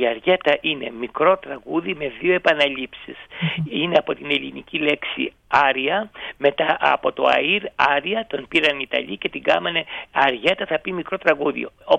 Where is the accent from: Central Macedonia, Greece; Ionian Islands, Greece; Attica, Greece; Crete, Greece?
Ionian Islands, Greece; Lixouri; Στον τόπο μου το Λιξούρι υπάρχει ένα Ινστιτούτο